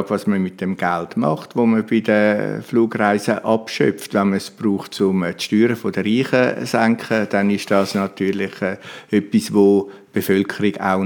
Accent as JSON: {"language": "German", "town": "Rümlang", "region": "Zurich", "country": "Switzerland", "said": "ich komme aus Rümlang"}